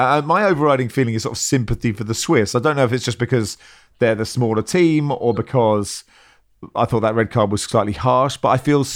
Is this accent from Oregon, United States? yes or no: no; Charlotte, North Carolina, United States; By the way … from Charlotte, North Carolina in the USA.